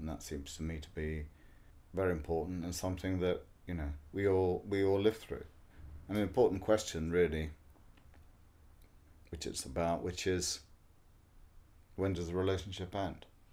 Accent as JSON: {"language": "English", "country": "United Kingdom", "tie": "born or raised there", "said": "growing up in Britain as a mixed-race kid in the 60s and 70s."}